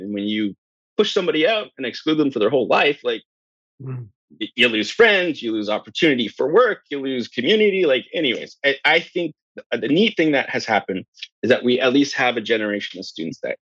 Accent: New Brunswick, Canada; I'm like, do I say anything? I'm like, I'm from New Brunswick.

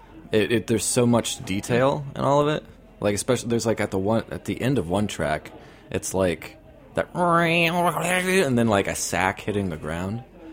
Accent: Columbus, Ohio, United States; now in San Francisco, United States; I grew up in Columbus, Ohio.

